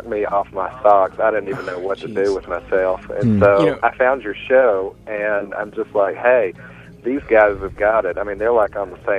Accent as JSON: {"language": "English", "region": "the South", "country": "United States", "tie": "born or raised there", "said": "I grew up in the South. I'm not sure if you noticed my accent or not, but, I mean, I grew up in the church"}